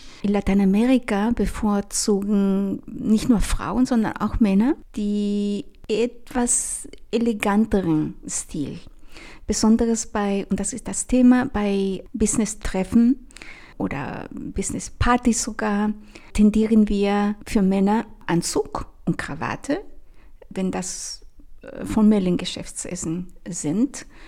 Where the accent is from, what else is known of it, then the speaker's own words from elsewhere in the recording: Chile; Also Farben werden zum Beispiel in meiner Heimat Chile die eher dunkleren Farben bevorzugt.